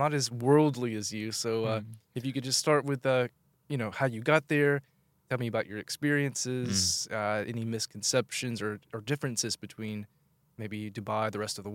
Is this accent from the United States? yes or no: yes; the South, United States; So for me, I was growing up in the South in America.